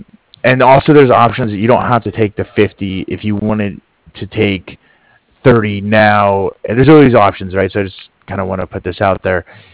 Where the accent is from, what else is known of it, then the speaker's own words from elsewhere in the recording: East Coast, United States; I'm from the East Coast myself originally.